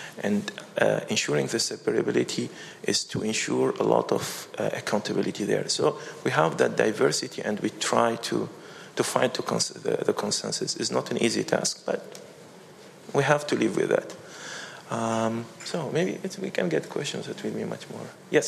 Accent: Tunisia; English is a second language; Myself, I'm coming from Tunisia.

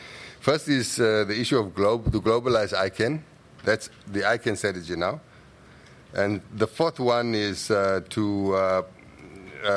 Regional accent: Namibia; I'm from Namibia.

